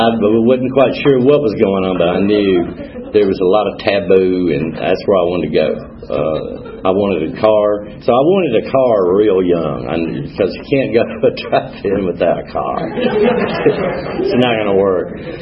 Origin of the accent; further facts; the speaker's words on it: Columbia, Tennessee, United States; But I grew up in Columbia, Tennessee. It's about 35, 40 miles south of Nashville. It's a great little town.